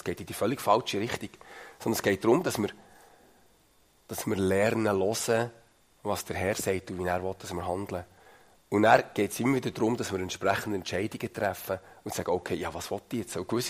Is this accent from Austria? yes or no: no; Switzerland; Ich kenne kein schlimmeres Volk als Schweizer. Ich bin gerne Schweizer.